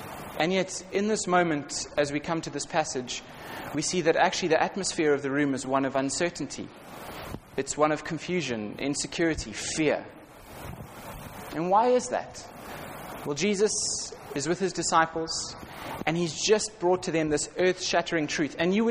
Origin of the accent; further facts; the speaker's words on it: South Africa; now in Bournemouth, United Kingdom; by my accent, I'm not from Bournemouth. I'm from South Africa, so not New Zealand, all right? Not Australia, South Africa.